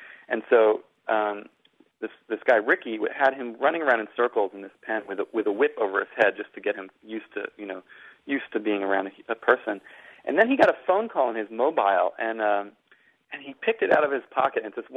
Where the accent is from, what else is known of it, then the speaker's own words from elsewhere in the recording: Boston, Massachusetts, United States; born there; now in Brooklyn, United States; I'm an East Coast boy, you know. I was born in Boston. I live in Brooklyn now.